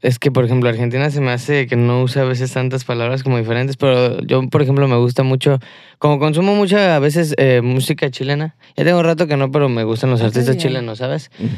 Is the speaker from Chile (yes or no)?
no; Mexico; yo no soy de aquí, pa, ¿sabes? O sea, yo soy mexicano.